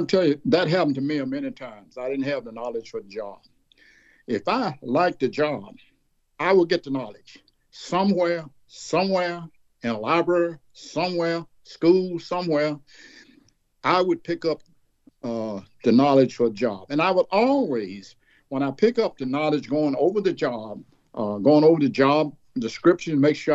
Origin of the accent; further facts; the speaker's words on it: DeKalb, Mississippi, United States; Now, at my hometown where I grew up, my grandfather was a bookkeeper in the Bank of DeKalb, Mississippi.